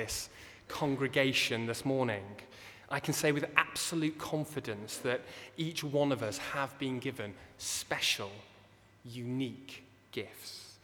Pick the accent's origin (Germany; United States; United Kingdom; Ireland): United Kingdom; Yorkshire and the Humber; And as a Yorkshireman, I would agree, and I like that list.